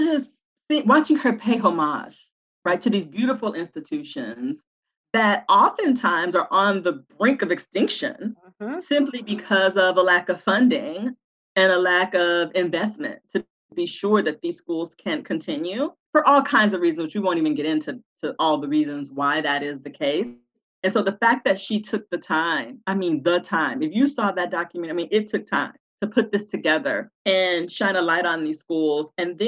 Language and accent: English; West Coast, United States; I grew up on the West Coast, so my first experience at an HBCU was me stepping on the campus of Grambling